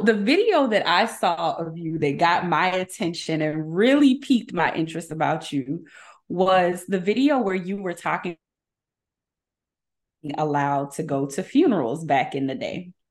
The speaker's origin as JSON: {"language": "English", "town": "Beaufort", "region": "South Carolina", "country": "United States", "said": "I'm from Beaufort."}